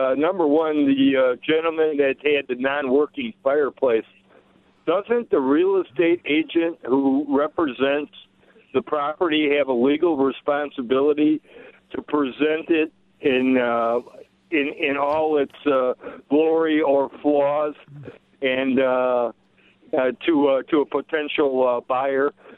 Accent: Illinois, United States; Growing up in Illinois

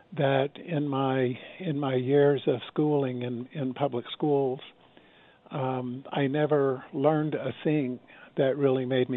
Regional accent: Lawton, Oklahoma, United States; Well, I grew up in Lawton, Oklahoma, which is in southwest Oklahoma.

